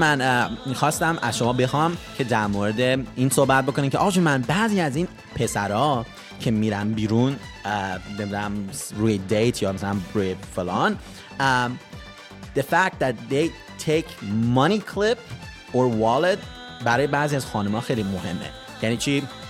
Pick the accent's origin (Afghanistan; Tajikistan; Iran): Iran; ما ایرانی هستیم